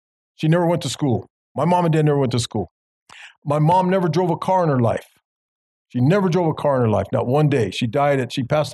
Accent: Los Angeles, California, United States; I'm born and raised in L.A. I'm born and raised in Los Angeles. My mom and dad are from Mexico.

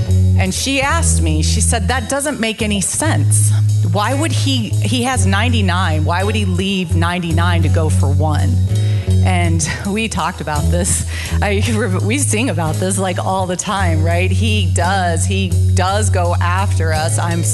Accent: Alaska, United States; I met her, I grew up in Alaska

